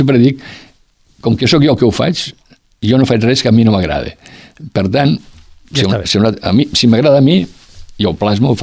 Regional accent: Roquetes, Catalonia, Spain; jo vinc sempre, vinc cada any a Roquetes, per mi Roquetes, vull dir, lògicament és el meu poble, he nascut aquí

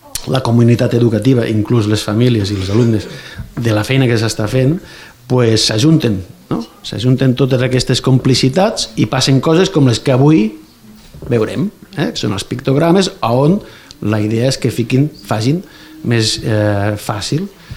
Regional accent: Falset, Catalonia, Spain; vaig estar al meu poble mateix, jo sóc l'alcalde de Falset

